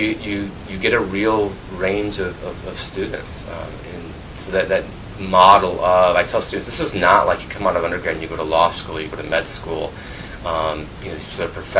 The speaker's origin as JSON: {"language": "English", "region": "Michigan", "country": "United States", "tie": "born or raised there", "said": "The first two stories are Michigan stories, and I was taking a great pleasure in reading about my home state and recognizing places and environments."}